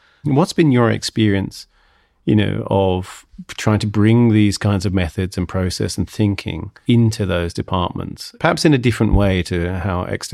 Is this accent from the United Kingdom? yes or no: yes; England, United Kingdom; I'm speaking as an Englishman here.